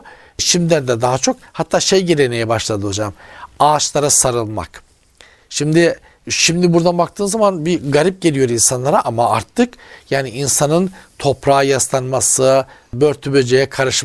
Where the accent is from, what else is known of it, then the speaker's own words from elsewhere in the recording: Trabzon, Turkey; şimdi köye gittiğim zaman bizim köy hocam Trabzon'da. Ben gökyüzüne yakın dağlar diyorum yani. Yüksek rakımlı bir yer.